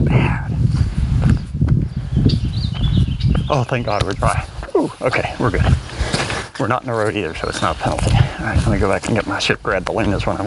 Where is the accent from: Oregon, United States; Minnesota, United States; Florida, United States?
Florida, United States; I'm from Florida and I see some pretty weird bugs.